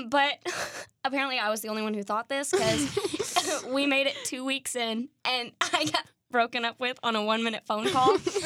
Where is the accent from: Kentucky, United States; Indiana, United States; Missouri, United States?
Indiana, United States; Evansville; We're actually both from Evansville. We've been in the same school since we were in kindergarten.